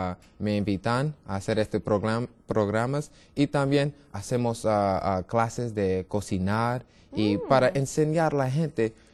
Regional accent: Brooklyn, New York, United States; born there; Spanish is a second language; Soy más o menos un gringo. Mi papá es italiano, mi mamá es de Trinidad y Tobago. Pero yo nací en Nueva York, en Brooklyn.

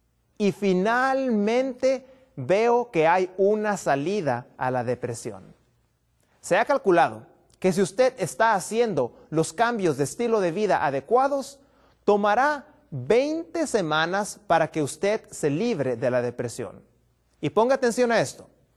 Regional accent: Baja California, Mexico; vengo desde Baja California

